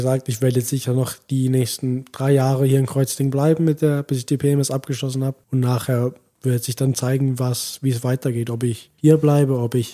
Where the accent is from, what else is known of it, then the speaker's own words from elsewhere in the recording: Switzerland; Also bei uns in der Schweiz oft so, dass du im Jahrgang einen hast, der vorne weg schwimmt